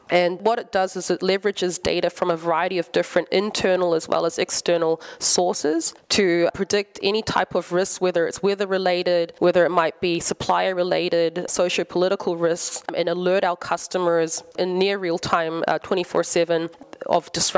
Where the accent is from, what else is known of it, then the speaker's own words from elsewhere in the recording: New Zealand; So I'm from New Zealand.